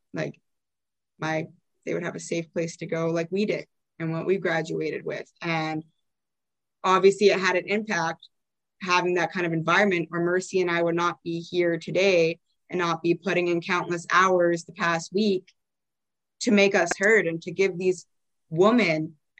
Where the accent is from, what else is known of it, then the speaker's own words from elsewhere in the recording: Calgary, Alberta, Canada; I came from Panorama, so, like, almost basically Airdrie, nowhere close to Fores